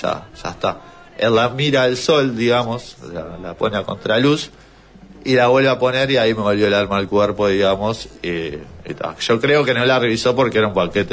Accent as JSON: {"language": "Spanish", "country": "Uruguay", "said": "Yo, muy provinciano, decía, vengo de Uruguay, soy uruguayo"}